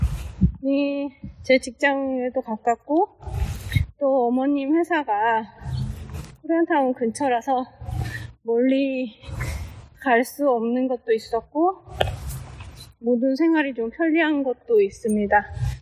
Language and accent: Korean; Seoul, South Korea; moved away as an adult; now in United States; 고향은 대한민국 서울에서 태어났어요.